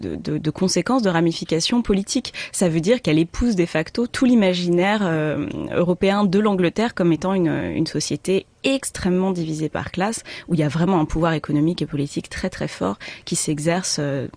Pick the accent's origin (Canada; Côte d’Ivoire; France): France; now in Great Britain; en tant que française en Grande-Bretagne.